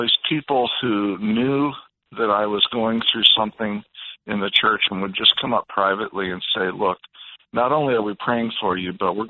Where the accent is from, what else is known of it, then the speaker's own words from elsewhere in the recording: Maple Grove, Minnesota, United States; I know that my hometown, Maple Grove, actually submitted an application, aside from Minneapolis, St. Paul.